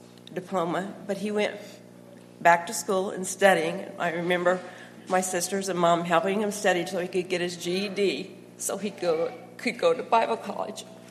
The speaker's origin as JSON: {"language": "English", "town": "Terre Haute", "region": "Indiana", "country": "United States", "tie": "born or raised there", "said": "I'm from Terre Haute, Indiana, and I grew up in Terre Haute."}